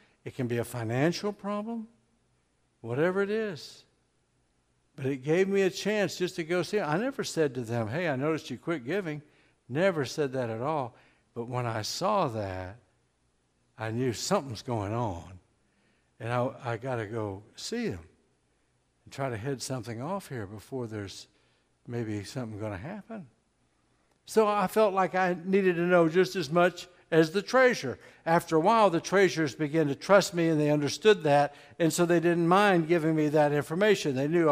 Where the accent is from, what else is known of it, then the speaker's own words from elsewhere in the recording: Tyler, Texas, United States; also born or lived in Dallas, United States; I was born in Dallas, Texas when I was born. It's hard to say when I was a kid. Everybody's born as a kid. And shortly after that, we moved to Tyler, Texas.